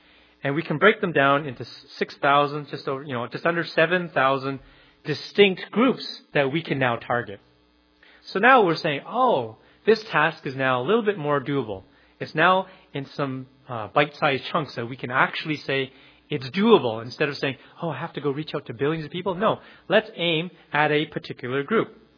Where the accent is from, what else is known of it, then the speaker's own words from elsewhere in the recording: Calgary, Alberta, Canada; when I was growing up in Calgary